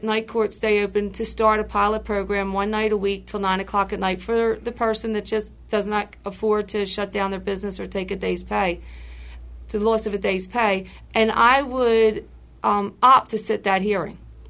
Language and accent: English; Philadelphia, Pennsylvania, United States; I'm from Kensington, the 33rd Ward